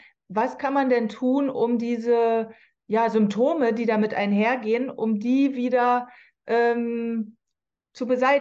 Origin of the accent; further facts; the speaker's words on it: Berlin, Germany; born there; ich bin in der DDR geboren, auch in der Charité übrigens.